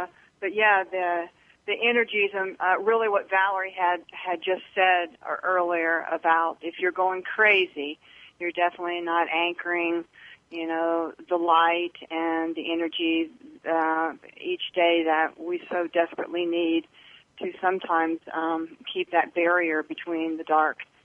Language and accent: English; Sedona, Arizona, United States; I'm from Sedona.